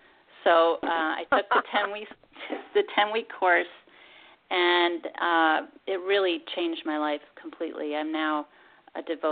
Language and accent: English; Pennsylvania, United States; now in California, United States; Well, the first thing is I grew up in Pennsylvania on a farm, and my dad used to have a little garden plot in the backyard